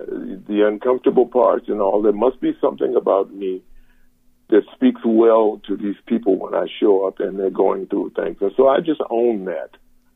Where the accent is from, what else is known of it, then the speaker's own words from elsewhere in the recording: Savannah, Georgia, United States; I grew up in Savannah, Georgia